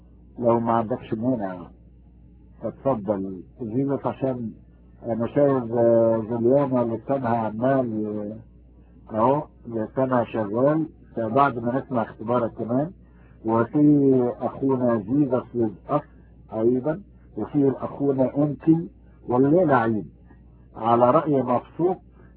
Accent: Morocco; انا مغربي ممكن اتحدث باللغة الدارجة المغربية اذا كانوا مغاربة في الروم، انا بعرف موجودين كثيرين. انا مغربي وكنت مسلما والان ابصر

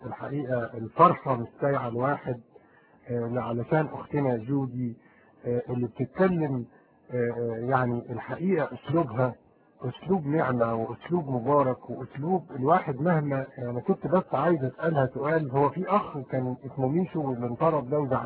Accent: Egypt; عندنا في مصر بالذات

